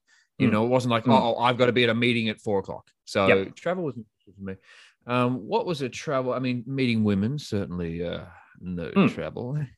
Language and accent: English; Australia; Obviously, I've traveled pretty extensively in my home country of Australia.